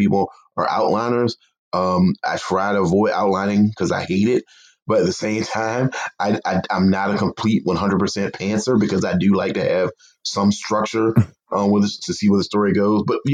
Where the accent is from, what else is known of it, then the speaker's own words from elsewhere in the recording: the South, United States; I can go to any person in my hometown, anybody in North Carolina, South Carolina, anywhere throughout the Bible Belt